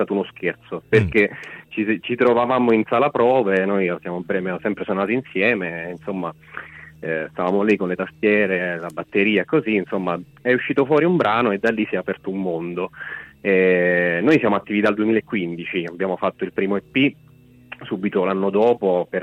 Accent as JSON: {"language": "Italian", "region": "Abruzzo", "country": "Italy", "also_born_or_lived": "Rome", "lives_now": "Bologna, Italy", "said": "No, io sono abruzzese."}